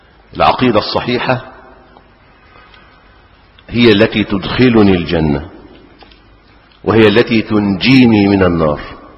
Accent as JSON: {"language": "Arabic", "country": "Egypt", "said": "طبعا احنا عندنا في مصر الآن أكثر من بلدة يقال لها طحا."}